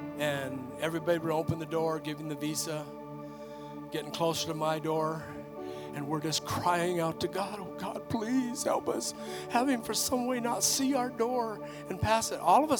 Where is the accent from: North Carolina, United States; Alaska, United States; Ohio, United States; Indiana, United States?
Alaska, United States; Because I was raised in Alaska, and Alaska's cold, and I have no tolerance for cold anymore.